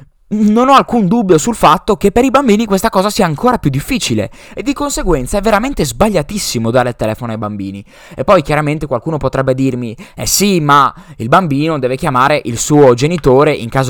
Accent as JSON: {"language": "Italian", "town": "Udine", "region": "Friuli-Venezia Giulia", "country": "Italy", "said": "che era dalle mie parti a Udine e si trattava di tenere i bambini in mezza giornata praticamente"}